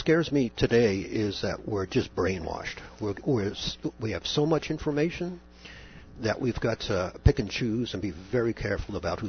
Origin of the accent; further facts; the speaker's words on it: Bergenfield, New Jersey, United States; In Bergenfield, New Jersey.